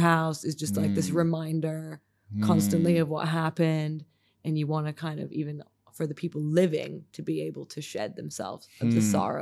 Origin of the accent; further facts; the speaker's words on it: Hong Kong; also born or lived in Singapore; I grew up in Hong Kong and Singapore, for people who don't know.